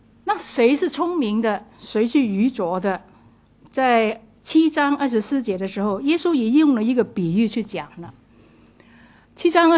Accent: Guangdong, China; accent: Cantonese; 我们广东话很传神，抌心抌肺

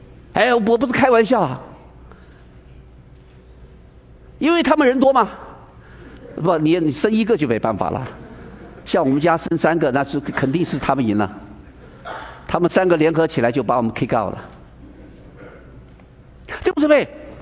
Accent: China; 这是我们中国人的自卑感

